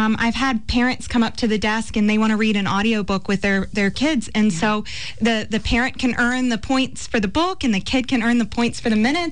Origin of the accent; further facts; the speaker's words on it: Fredericksburg, United States; When I was a kid growing up in the Fredericksburg area, my grandmother would take me to the Fredericksburg branch.